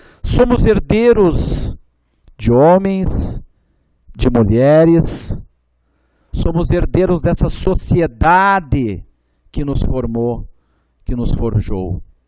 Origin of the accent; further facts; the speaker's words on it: South Brazil, Brazil; mas nós aqui precisamos e nós somos brasileiros. Por isso essa diferença. Por isso nós somos forjados assim. Por isso nós temos esse sentimento por esse torrão aqui do sul do Brasil.